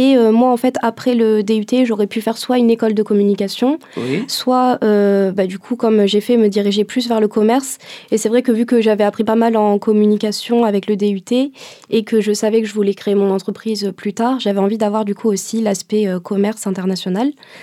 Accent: France; also born or lived in India; je suis née en France, mais je suis d'origine indienne, mes deux parents sont indiens. Je suis née en France et j'ai eu la chance d'habiter 4 ans en Inde, donc j'ai fait mon collège là-bas.

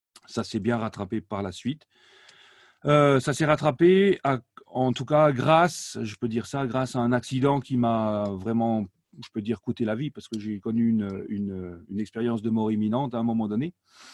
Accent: Grand Est, France; born there; first language Alsatian; French is a second language; Ma langue maternelle, c'est l'alsacien, en fait. Donc, je suis né en Alsace. Mes parents ils se sont dit … il apprendra le français quand il ira à l'école. Et du coup, résultat des courses, quand j'arrive à l'école, effectivement, je parlais très, très peu le français

